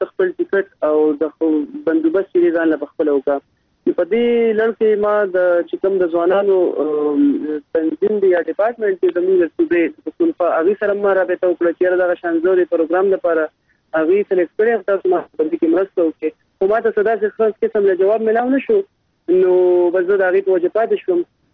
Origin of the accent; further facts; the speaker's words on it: Mardan, Khyber Pakhtunkhwa, Pakistan; زه د مردان د سیمې سره تعلق لرم او موږ پښتانه یو.